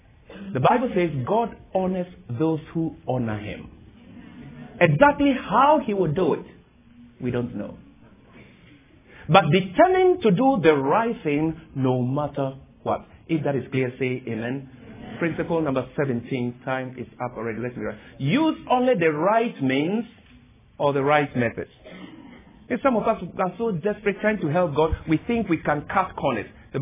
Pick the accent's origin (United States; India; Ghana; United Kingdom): Ghana; Even as I speak, in my home country, Ghana, the court has ruled that Adventists or anyone else have to write exams on the Sabbath.